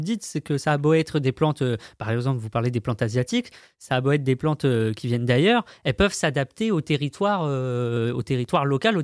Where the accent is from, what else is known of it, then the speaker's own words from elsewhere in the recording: Normandy, France; Ah, oh, alors, faut savoir que je suis normand.